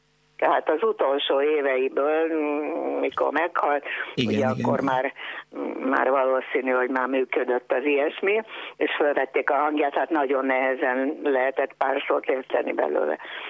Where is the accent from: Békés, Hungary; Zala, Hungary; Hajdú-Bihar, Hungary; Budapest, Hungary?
Budapest, Hungary; born there; Én abban az utcában születtem, az Alsóerdősor utcában. Na most az elődjére, a divacsarnokra is tisztán emlékszem gyerekkoromból